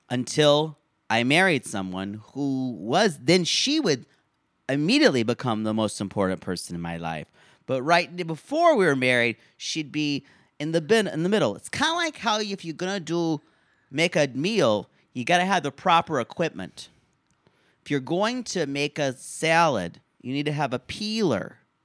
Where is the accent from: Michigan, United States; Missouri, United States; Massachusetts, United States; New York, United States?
Michigan, United States; Canton; As a young boy growing up in Canton, Michigan, I knew a lot of things for myself that I wanted.